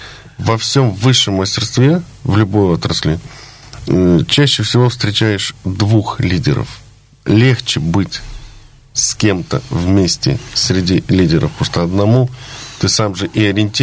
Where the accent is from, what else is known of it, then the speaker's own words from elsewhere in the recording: Moscow, Russia; Мы из Москвы.